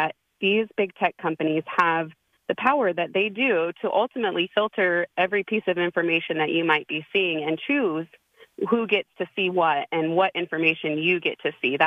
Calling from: Las Vegas, Nevada, United States; I'm in Las Vegas, Nevada, and awesome.

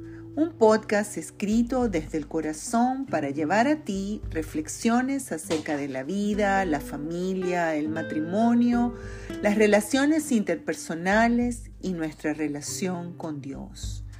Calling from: Caracas, Capital District, Venezuela; les saludo cariñosamente desde Caracas, Venezuela.

